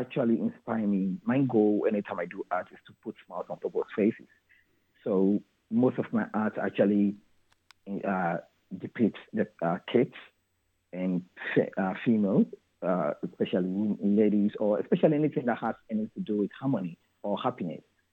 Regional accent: Ghana; these are the tools that I use that actually links back to my identity as a Ghanaian or an African.

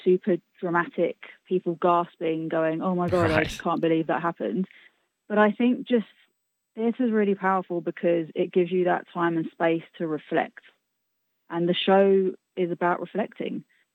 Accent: London, United Kingdom; where I was growing up in London as well

